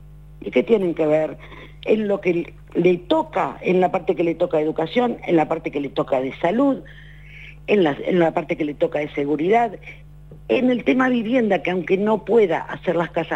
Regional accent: San Martín de los Andes, Neuquén, Argentina; born there; Déjame decirte algo. Yo soy nacida en San Martín de los Andes.

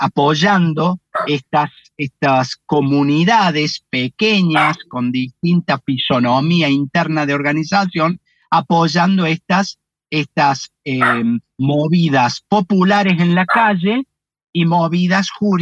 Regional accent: Córdoba, Argentina; soy hijo y nieto de italiano y bisnieto de austríaco y de árabes, obviamente. Pero yo me siento bien cordobés a ritmo … con gusto a peperina.

